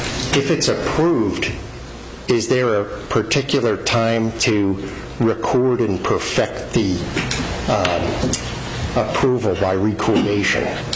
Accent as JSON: {"language": "English", "region": "Pennsylvania", "country": "United States", "said": "If I went, I'm from Pennsylvania. And I'm a real estate developer in Pennsylvania."}